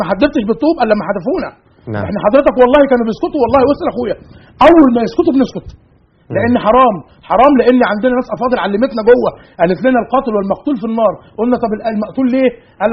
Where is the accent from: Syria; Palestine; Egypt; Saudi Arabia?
Egypt; احنا ناس مصريين وبنحب هذا البلد والحمد لله ان احنا مصريين الحمد لله ان احنا مسلمين